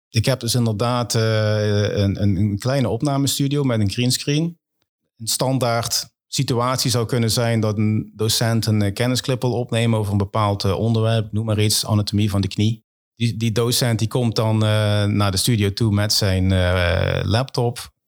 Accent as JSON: {"language": "Dutch", "region": "Limburg", "country": "Netherlands", "said": "Ik kom oorspronkelijk uit Limburg. Ik woon een jaar of 25 alweer in Brabant."}